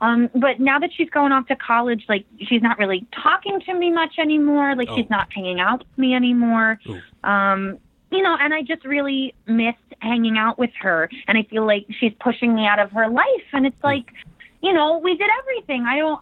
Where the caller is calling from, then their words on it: Orange, United States; I'm calling in from Orange.